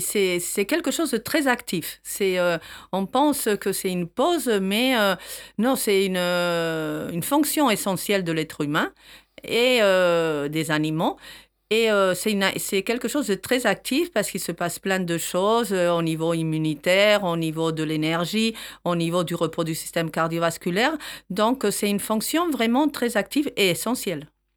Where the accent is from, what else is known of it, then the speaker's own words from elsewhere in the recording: Valencia, Valencian Community, Spain; French is a second language; moved away as an adult; now in France; vous entendez un peu l'accent, donc je suis espagnole, donc j'ai fait une partie de mes études en Espagne.